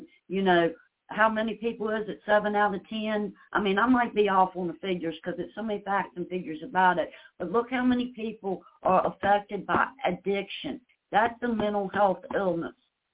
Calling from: Virginia, United States; I'm in Virginia.

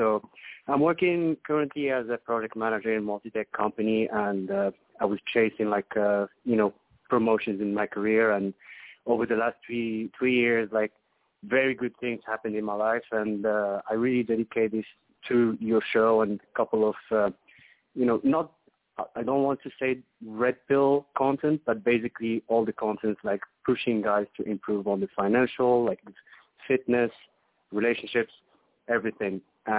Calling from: Morocco; English is a second language; I'm calling from Morocco, by the way. Hope you are hearing me well.

